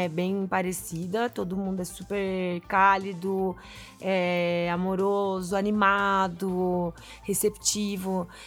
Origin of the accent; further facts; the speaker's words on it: São Paulo, Brazil; born there; also born or lived in Paraguay; Eu nasci aqui em São Paulo, mas a família do meu pai é paraguaia, ele é paraguaio, e minha família da minha mãe é brasileira.